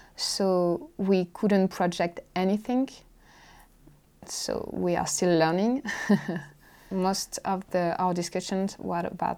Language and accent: English; France; English is a second language; I'm the wife of Paul. We are both French